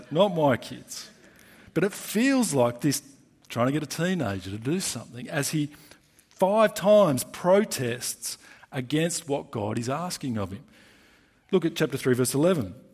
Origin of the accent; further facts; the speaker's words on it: Australia; I am Australian according to nationality.